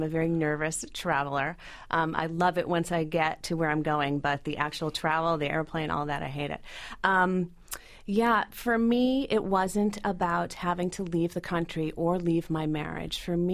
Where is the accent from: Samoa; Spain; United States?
United States; New England; also born or lived in Maine; now in California, United States; even being in California for 9 years now, what I know for sure is that I am a New Englander.